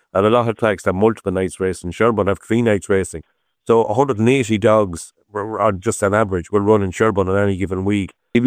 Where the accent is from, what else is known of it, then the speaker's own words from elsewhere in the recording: Ireland; as far as I as an Irish person would stand for. Greyhound racing is part of our culture.